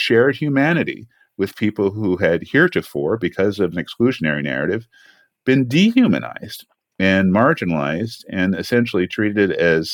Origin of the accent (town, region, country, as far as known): California, United States